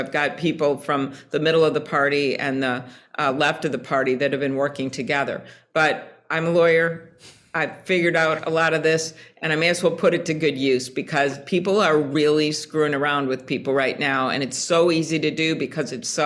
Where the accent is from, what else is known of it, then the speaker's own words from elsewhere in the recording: Midwest, United States; I'm from the Midwest. This is where a lot of the fomenting of taking on big interests